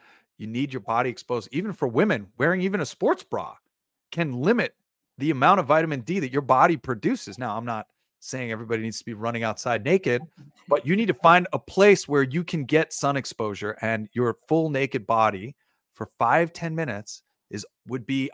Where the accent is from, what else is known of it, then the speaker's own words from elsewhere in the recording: New York, United States; now in Las Vegas, United States; So that means the other 9 months out of the year here in Vegas, and forget about where I grew up in New York and states that are further north